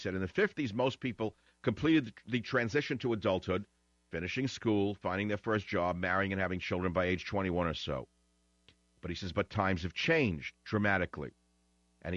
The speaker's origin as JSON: {"language": "English", "region": "New York", "country": "United States", "tie": "born or raised there", "said": "So it's like, you know, Cuban style that I grew up on in New York."}